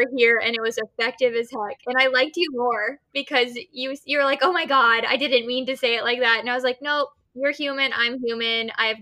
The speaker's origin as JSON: {"language": "English", "region": "Kentucky", "country": "United States", "tie": "born or raised there", "also_born_or_lived": "Florida / California", "lives_now": "Los Angeles, United States", "said": "I am born and raised in the South in Kentucky. I was born in Florida, moved around, lived in California until almost the end of middle school, and then my parents divorced, so I was relocated to Kentucky for high school and for college"}